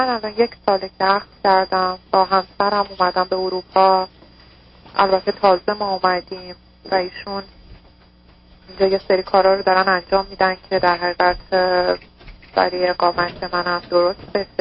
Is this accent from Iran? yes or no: yes; Iran; moved away as an adult; ما با هم از ایران اومدیم به اروپا.